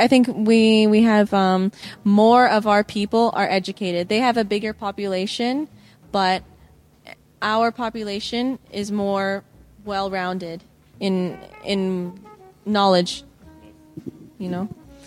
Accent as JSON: {"language": "English", "country": "Canada", "said": "I kind of, as a Canadian, we have very mixed feelings about the United States."}